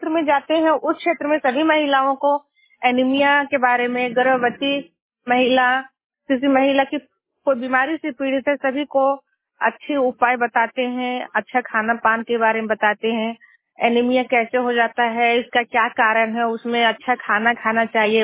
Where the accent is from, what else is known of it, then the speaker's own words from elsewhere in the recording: Nawadi, Jharkhand, India; मेरा घर नवाड़ी पोस्ट दुपचा जिला कोडरमा की रहने वाली हूँ।